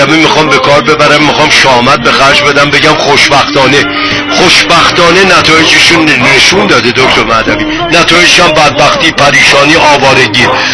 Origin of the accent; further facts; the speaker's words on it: Iran; فقط مربوط به ما ایرانیام نیست